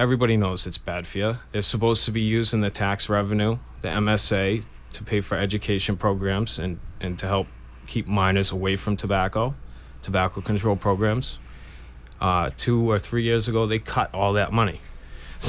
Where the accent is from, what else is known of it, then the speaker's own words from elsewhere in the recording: Massachusetts, United States; I grew up on the South Shore.